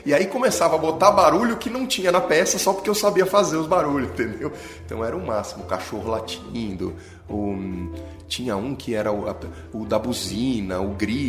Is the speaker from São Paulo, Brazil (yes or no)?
yes; São Paulo, Brazil; eu sou nascido e criado em São Paulo, na megalópole, no meio da floresta de prédios aqui, e fui morar no campo, fui morar num lugar onde eu não tinha vizinho, fui morar dentro do Parque Estadual ali, que você conhece bem, em Campos do Jordão, e morei lá durante um ano